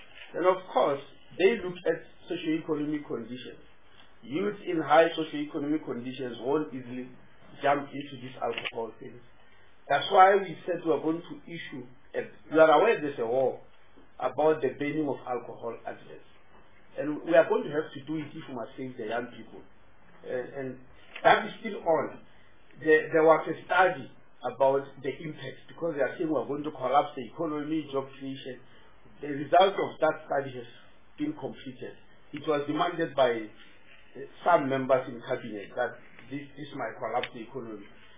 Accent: Limpopo, South Africa; I start with Movango because you know I come from Limpopo.

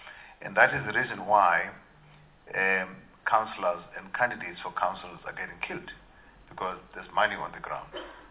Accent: South Africa; You don't do this as a South African. We don't have much of that.

